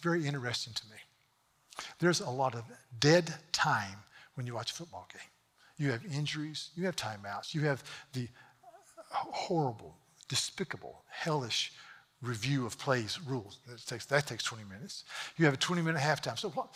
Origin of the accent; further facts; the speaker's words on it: Charleston, South Carolina, United States; Where are you from? Charleston, South Carolina.